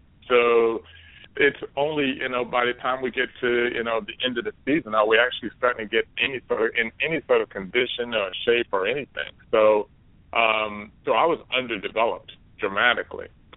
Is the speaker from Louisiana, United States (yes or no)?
no; Dallas, Texas, United States; and I'm growing up in Dallas, Texas, there's nobody from my neighborhood that's ever gone on to be an Olympic athlete